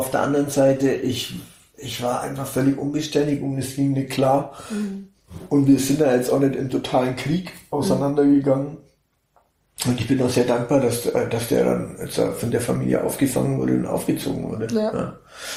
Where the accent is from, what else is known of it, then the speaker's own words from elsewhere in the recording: Augsburg, Bavaria, Germany; born there; Ich bin in Augsburg geboren, 1972.